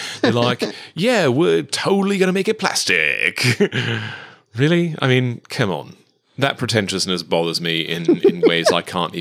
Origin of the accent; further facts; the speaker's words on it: England, United Kingdom; now in United States; And also being an Englishman in America